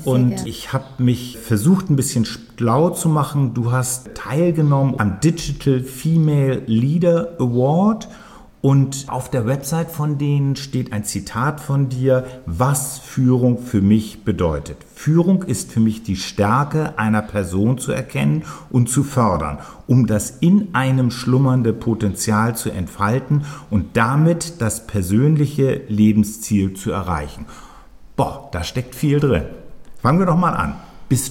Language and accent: German; Northern Germany, Germany; Ich bin Norddeutscher